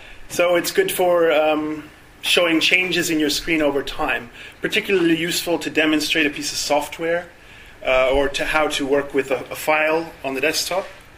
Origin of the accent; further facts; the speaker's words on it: Canada; now in South Africa; And the name is Lithuanian, but I'm from Canada. And I've been living in Southern Africa for about 6 years now.